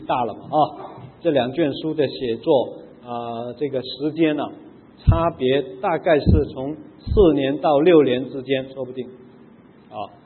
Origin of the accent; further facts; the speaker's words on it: Macau; born there; 他的坟墓葬在我的出生地澳门。